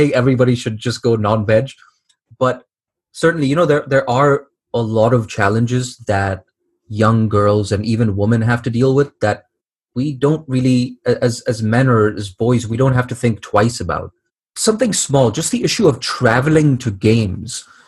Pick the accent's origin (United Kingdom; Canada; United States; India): India; And it just kind of made me, as an Indian man, I guess it kind of made me reflect on my, for lack of a better word, my privilege, I guess.